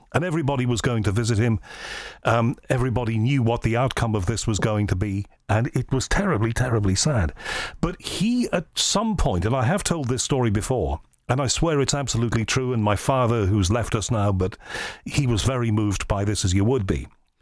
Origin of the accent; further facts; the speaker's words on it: Liverpool, North West England, United Kingdom; I'm from Liverpool